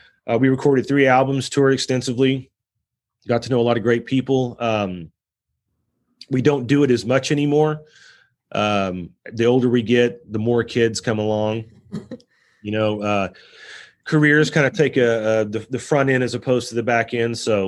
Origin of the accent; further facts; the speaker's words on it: Texas, United States; now in Dallas, United States; I'm from North Texas and moved to Dallas in 2001.